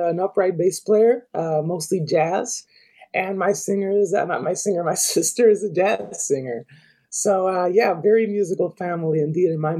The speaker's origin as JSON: {"language": "English", "country": "Puerto Rico", "tie": "born or raised there", "moved": "yes", "said": "I was raised in Puerto Rico, lived there pretty much my whole life until 6 years ago, 5 years ago."}